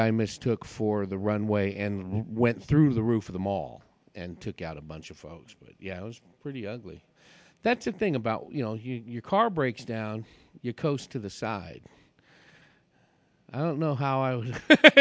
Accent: California, United States; I grew up in the San Francisco Bay Area, like between Oakland and San Jose

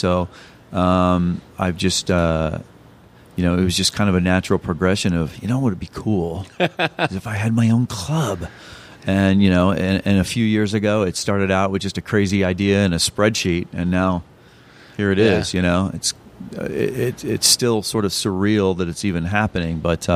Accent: Midwest, United States; now in Phoenix, United States; man, I grew up in the Midwest where it snows and there's tornadoes and there's humidity. I was like, we're done with all this. Yeah. Get in the car. We're going. So we moved down here specifically for the weather.

